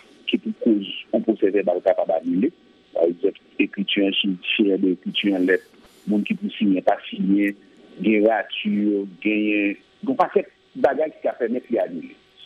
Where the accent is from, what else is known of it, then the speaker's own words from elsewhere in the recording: Haiti; Deuxièmement, et en tant qu'Haïtien, qui a des positions en plus et qui suit l'actualité